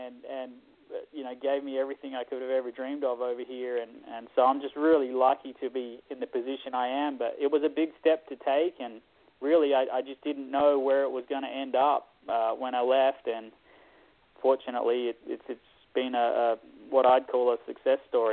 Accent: Australia; now in United States; there was a lot of local guys where I grew up in Australia that raced and raced well

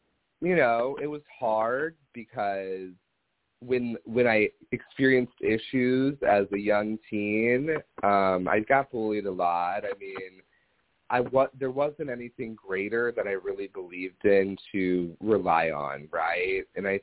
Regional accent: Cottleville, Missouri, United States; I just feel like, okay, so I grew up in Cottleville. Well, I wanted to get the hell out of there, you know?

